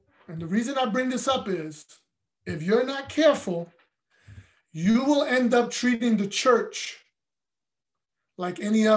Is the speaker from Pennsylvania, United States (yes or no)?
no; Brooklyn, New York, United States; I'm from Brooklyn. I was converted in Queens.